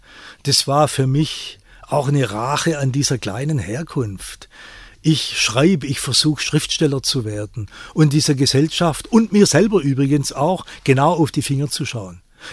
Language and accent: German; Baden-Württemberg, Germany; Ich wollte sehen, wie weit es auch meine Heimat- und Landesgeschichte ist. Da meine ich nicht nur Württemberg, da meine ich natürlich Deutschland.